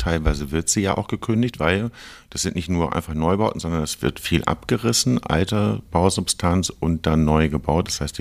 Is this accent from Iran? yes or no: no; Hamburg, Germany; Für mich als Hamburger